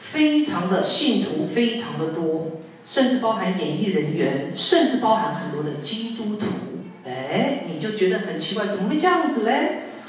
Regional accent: Taiwan; 因为我自己本身从台湾来的。

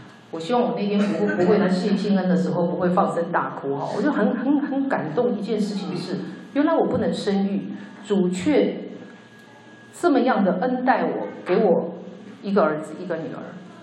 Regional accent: China; 我们中国人、哦、平常都讲很多负面话

